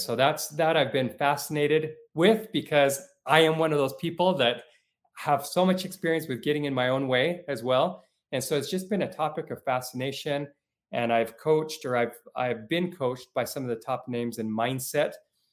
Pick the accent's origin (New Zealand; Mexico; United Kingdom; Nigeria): Mexico; also born or lived in Puerto Rico / Utah; now in Salt Lake City, United States; So I'm coming to you live from Salt Lake City today. And I grew up in Mexico for a few years growing up, and in Puerto Rico is where I was born. But most of my life I've spent, I've actually been in Utah, but in the United States